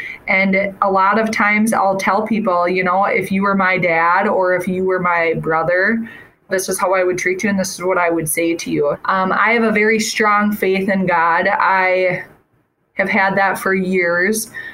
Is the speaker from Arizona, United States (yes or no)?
no; Opal, Minnesota, United States; Yeah, I grew up in Opal. It's a very small town next to Holdingford. I went to school there my whole life.